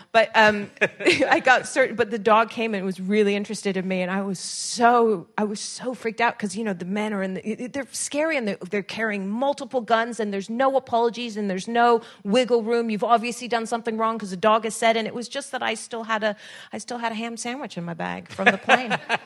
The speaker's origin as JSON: {"language": "English", "country": "United Kingdom"}